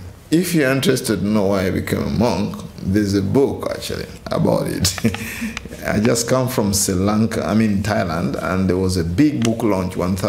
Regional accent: Uganda; English is a second language; I come from Uganda.

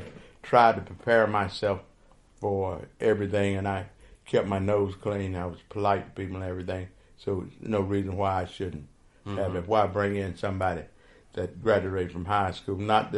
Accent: the South, United States; by growing up in the South, I didn't start dealing with the other race of people other than once I left home.

